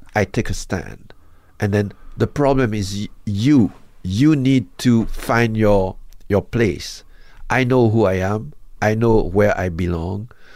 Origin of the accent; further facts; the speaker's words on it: Haiti; So I grew up even in Haiti, from 4 to 8, watching American film.